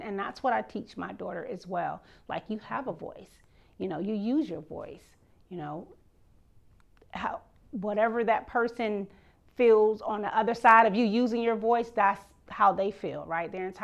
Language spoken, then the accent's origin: English; the South, United States; I grew up in the South, right?